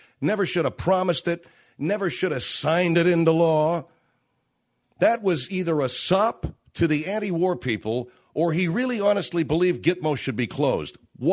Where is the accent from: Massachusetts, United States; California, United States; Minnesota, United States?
California, United States; And thank God they did, because I grew up in California